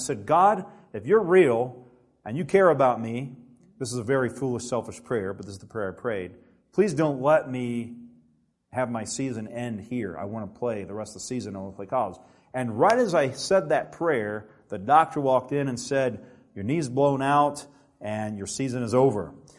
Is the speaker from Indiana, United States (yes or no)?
no; Alabama, United States; And so, you know, I grew up in Alabama where there's not a lot of Adventists.